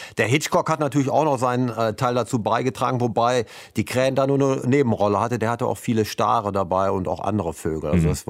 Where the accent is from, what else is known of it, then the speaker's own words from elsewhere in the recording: Bremen, Germany; Und ich komme ja aus Bremen